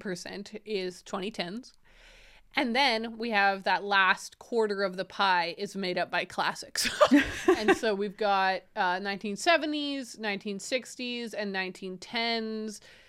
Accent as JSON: {"language": "English", "country": "Canada", "said": "because we're Canadian, we're so close to America that they're culturally pumps up here."}